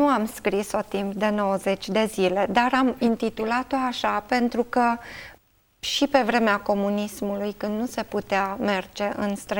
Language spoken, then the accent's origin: Romanian; Caransebeș, Caraș-Severin, Romania; sunt din Caransebeș, sunt mamă a doi copii, deja mari … aproape 30 … 20 de ani și soție și în mod deosebit sunt fiică a lui Dumnezeu